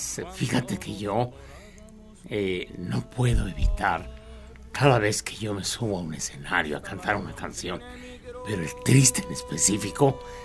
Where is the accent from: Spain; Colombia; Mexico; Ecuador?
Mexico; born there; Nacer en México, ser parte de este pueblo maravilloso, de este país lleno de amor, de música, de romanticismo, de una cultura propia